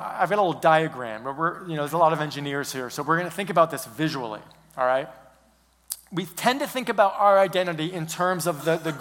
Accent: California, United States; now in Texas, United States; Here we are, Californians in Texas, because that's another part of my identity. I'm a Californian.

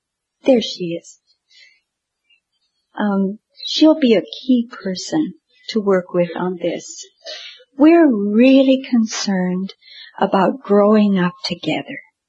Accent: Great Falls, Montana, United States; just about the same size of the town that I grew up in Great Falls, Montana.

